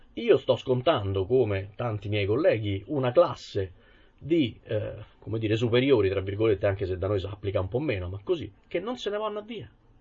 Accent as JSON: {"language": "Italian", "town": "Rome", "region": "Lazio", "country": "Italy", "said": "io sono romano di Roma e ne sono anche piuttosto orgoglioso"}